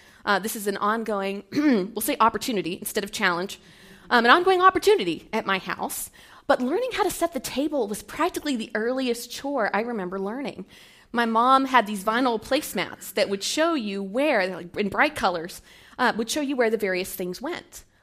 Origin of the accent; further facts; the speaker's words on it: Arlington, Texas, United States; I grew up in Arlington.